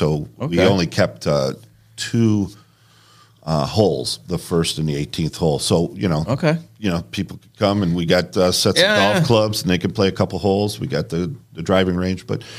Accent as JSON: {"language": "English", "town": "Dearborn", "region": "Michigan", "country": "United States", "tie": "born or raised there", "said": "No, I was born in Dearborn, which is a suburb of Detroit."}